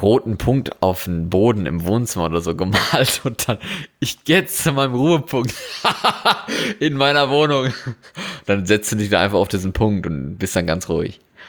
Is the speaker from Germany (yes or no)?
yes; Germany; wenn man jetzt in meine alte Heimat in Deutschland guckt